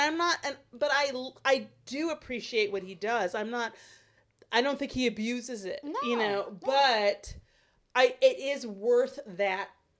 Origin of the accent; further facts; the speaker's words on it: Michigan, United States; when I went to the University of Michigan, because I'm from Michigan, it's an in-state school for me.